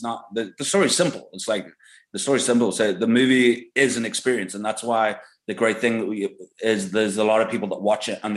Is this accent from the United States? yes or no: no; England, United Kingdom; so in like the late 80s, early 90s, growing up in England